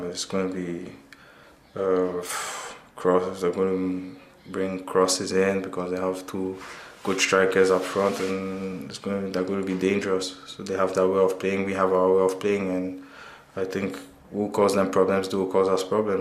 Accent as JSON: {"language": "English", "country": "Ghana", "second_language": "English", "said": "obviously I come from Ghana, so Premier League is the league that everywhere in Africa we watch"}